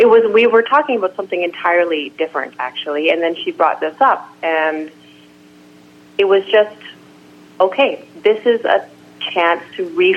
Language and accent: English; Creston, British Columbia, Canada; When I was growing up here, I was born in Creston